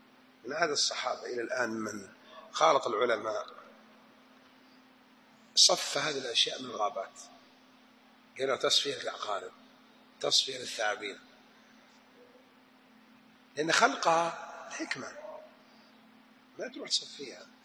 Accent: Jeddah, Makkah Province, Saudi Arabia; أذكر عجوز هنا عندنا في جدة

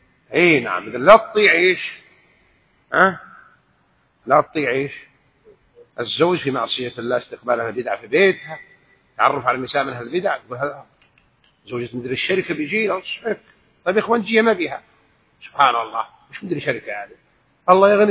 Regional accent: Jeddah, Makkah Province, Saudi Arabia; وأنا من أهل جدة من مواليد جدة

